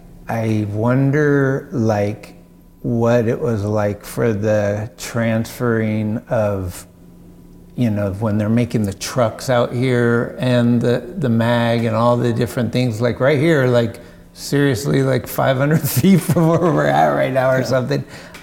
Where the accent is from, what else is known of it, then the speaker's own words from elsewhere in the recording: Redwood City, California, United States; born there; So it's always dear to me because I was born in Redwood City.